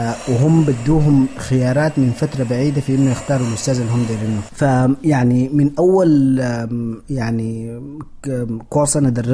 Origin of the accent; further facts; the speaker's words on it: Darfur, Sudan; moved away as an adult; now in United States; يعني اولاني زي ما انت قلت انا جيت من السودان، ومن السودان جيت من دارفور لهنا لامريكا. صحيح درست انا لغة انجليزية في السودان وعملت الماجستير هنا وكده